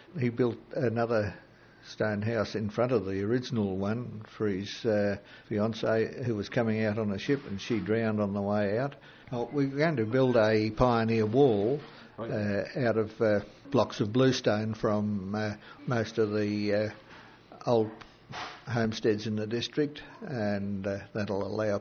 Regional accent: Branxholme, Victoria, Australia; also born or lived in Hamilton / Hotspur; I was born in Hamilton, yes, and I grew up in Branxholme till the age of 15, then I moved to Hotspur. And the family's been oscillating between Branxholme and Hotspur since the 1800s.

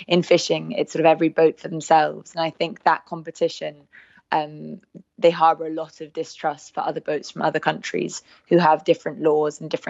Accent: London, United Kingdom; growing up in London

